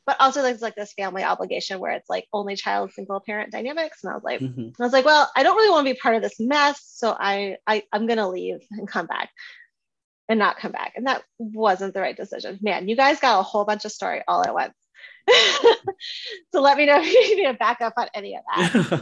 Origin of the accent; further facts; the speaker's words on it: Vermont, United States; You may not be aware of Vermont. I grew up in Vermont, and so I didn't even know that like science was a career you could have.